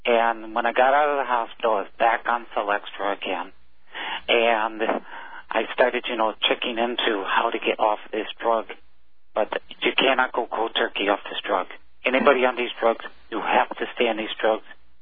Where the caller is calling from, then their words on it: San Antonio, Texas, United States; Yes, I'm calling from San Antonio.